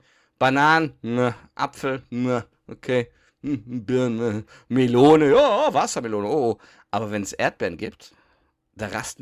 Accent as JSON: {"language": "German", "town": "Düsseldorf", "region": "North Rhine-Westphalia", "country": "Germany", "tie": "born or raised there", "said": "die Burgruine, wo ich aufgewachsen bin. Düsseldorf-Kaiserswerth, da gibt's eine Burgruine."}